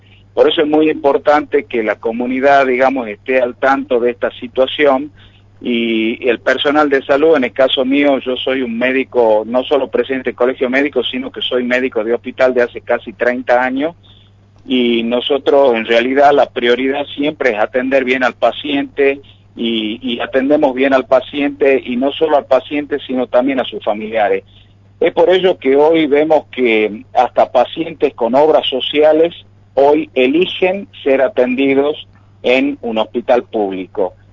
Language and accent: Spanish; Tucumán, Argentina; yo siendo, digamos, un médico de hospital y siendo un ciudadano tucumano